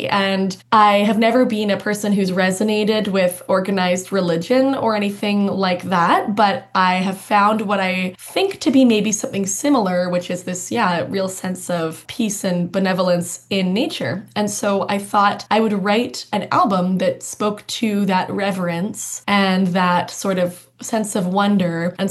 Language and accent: English; Edmonton, Alberta, Canada; also born or lived in Banff; And I grew up largely in Edmonton, but as a kid, I lived in Banff, right on Tunnel Mountain as well, for some of my formative years